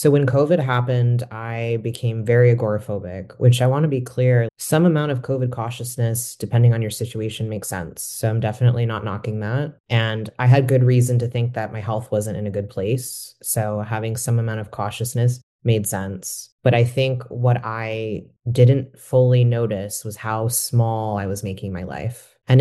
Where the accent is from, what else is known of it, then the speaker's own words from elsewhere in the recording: Detroit, Michigan, United States; I'm originally from the Detroit area. So when I went back to my hometown, I'm from a big Maltese immigrant family